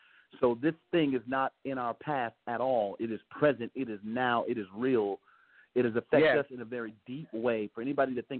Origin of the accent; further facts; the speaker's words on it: Detroit, Michigan, United States; And I grew up there in Detroit. I preached my first sermon when I was 10 years old, directed the choir, became the minister of music of my church when I was 13 years old.